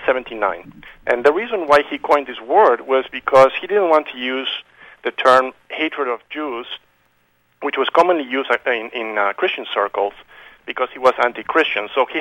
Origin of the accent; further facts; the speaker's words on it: Uruguay; now in United States; I was born in Uruguay, and I've been in the U.S. for over 20 years now.